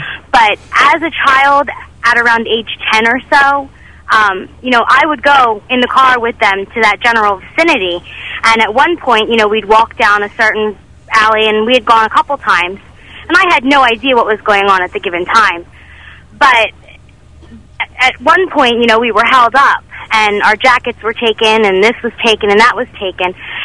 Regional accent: New Jersey, United States; When I was growing up, I grew up in Jersey.

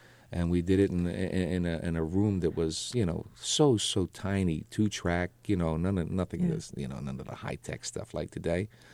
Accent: Philadelphia, Pennsylvania, United States; being born and raised in South Philadelphia and of Italian heritage, you know, I live with my mom, my dad, and my mom's grandparents, who, of course, came over from the old country.

